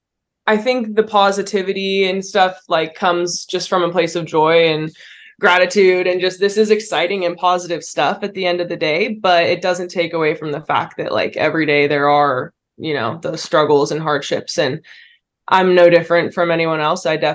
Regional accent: California, United States; now in Los Angeles, United States; I'm from Northern California, so not too far from home, which is really nice. My parents can come down and watch my games, which has been great. I do miss the Bay Area a little bit

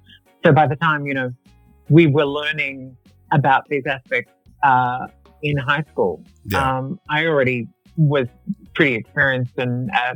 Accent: Waverley, New South Wales, Australia; But I grew up in Waverley.

